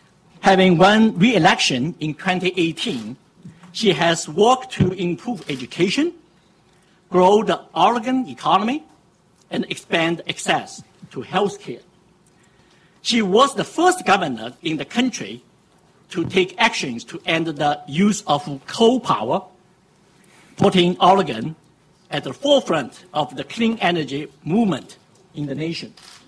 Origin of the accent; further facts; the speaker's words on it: Shanghai, China; English is a second language; He and his wife, Deborah, live in Shanghai, my hometown, from 2006 and 2009.